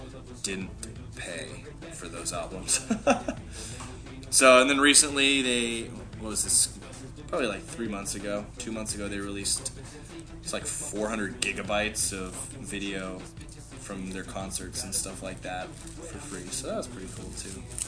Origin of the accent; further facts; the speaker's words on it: California, United States; born and raised, go Dodgers.